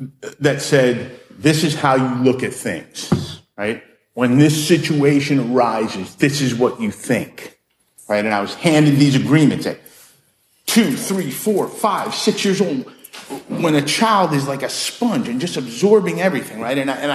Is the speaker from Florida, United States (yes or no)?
yes; Coral Springs, Florida, United States; You know, I'm from Coral Springs.